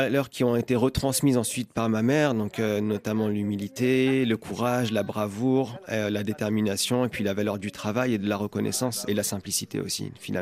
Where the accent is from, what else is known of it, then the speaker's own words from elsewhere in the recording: France; also born or lived in London, United Kingdom; enfin en tout cas moi j'ai la chance d'avoir grandi en France. J'ai passé une partie de mon enfance à Londres et de ma jeunesse à Londres